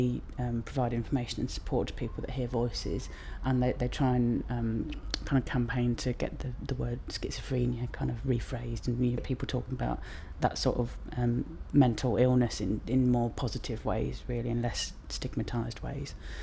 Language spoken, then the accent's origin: English; Portsmouth, South East England, United Kingdom; also born or lived in Leeds; now in Leicester, United Kingdom; Yeah, I grew up in Portsmouth. Got some family come up from there today as well. And then I went to university in Leeds and kind of moved back down to Leicester.